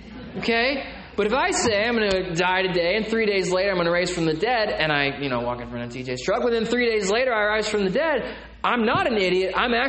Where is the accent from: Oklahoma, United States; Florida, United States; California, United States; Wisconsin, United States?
Oklahoma, United States; Tonkawa; Because we're from Tonkawa, right?